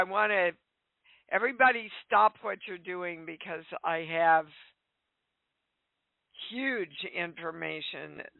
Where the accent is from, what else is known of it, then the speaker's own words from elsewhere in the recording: Kansas, United States; I grew up in Kansas, as most of you know